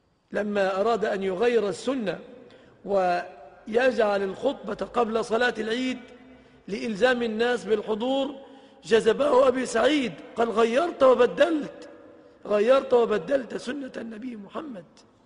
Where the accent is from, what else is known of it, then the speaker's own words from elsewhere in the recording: Egypt; حجب الفساد عن بلادنا مصر